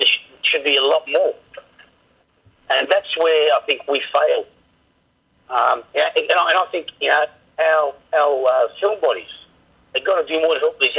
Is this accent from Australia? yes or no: yes; Australia; born there; I'm an Australian. I was born here. Everything about me is Australian.